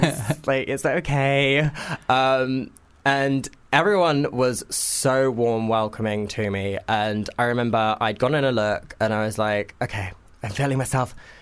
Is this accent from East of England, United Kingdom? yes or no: yes; Cambridge, East of England, United Kingdom; now in London, United Kingdom; I'm originally from Cambridge. So I was born and bred in Cambridgeshire. And coming from a place that's it's so different to London, I didn't really know what to expect when I first came here 3 years ago.